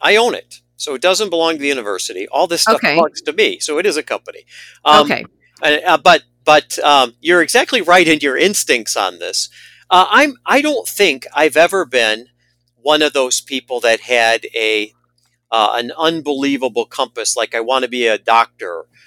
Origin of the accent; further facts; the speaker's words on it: Kalamazoo, Michigan, United States; Well, I'm originally from a working-class family. I'm from Kalamazoo. Very few people from my neighborhood kind of make it to where I've gotten to.